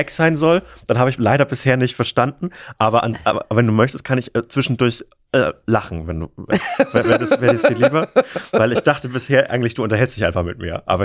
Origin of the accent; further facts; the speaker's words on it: Bavaria, Germany; ich bin als Franke bin ich immer so ein bisschen angefasst, wenn Leute so fränkisch nachmachen